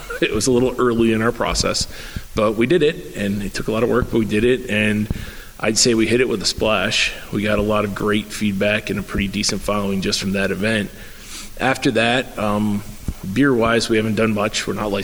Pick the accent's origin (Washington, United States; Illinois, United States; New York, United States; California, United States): New York, United States; Buffalo